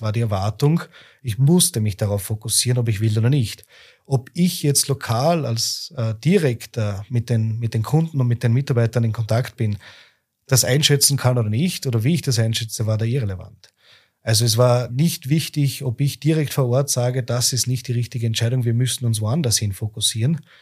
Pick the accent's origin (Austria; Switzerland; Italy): Austria; Upper Austria; now in Vienna, Austria; Bin dann 2017 nach Wien hergekommen. Ich bin eigentlich aus Oberösterreich. Bin da aufgewachsen, habe dort meine Lehre gemacht, habe da auch meine Freunde und teilweise noch meine Familie dort.